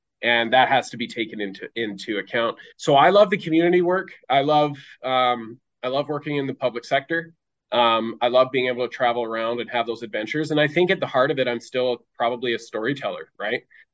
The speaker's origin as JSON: {"language": "English", "town": "Seattle", "region": "Washington", "country": "United States", "tie": "born or raised there", "said": "And so I spent a good portion of my life kind of growing up around Seattle because my aunt and uncle lived there."}